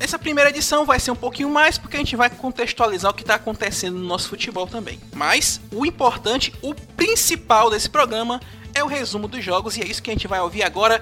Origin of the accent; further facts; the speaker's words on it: Fortaleza, Ceará, Brazil; Eu sou de Fortaleza.